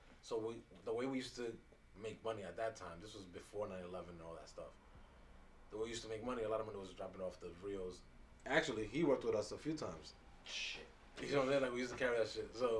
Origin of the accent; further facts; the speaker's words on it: New York, United States; Obviously, we're from New York.